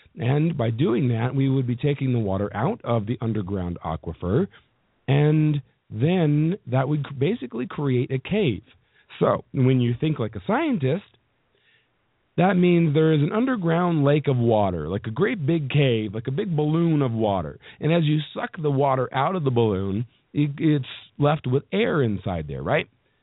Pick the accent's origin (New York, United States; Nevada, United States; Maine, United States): Nevada, United States; Las Vegas; This is a fine March 28th, 2015 in my hometown of Las Vegas.